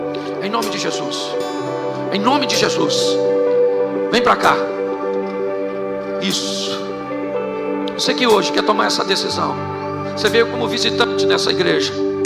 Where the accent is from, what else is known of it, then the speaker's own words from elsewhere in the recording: Rio de Janeiro, Brazil; Porque eu estou aqui como carioca, mas estou convertido.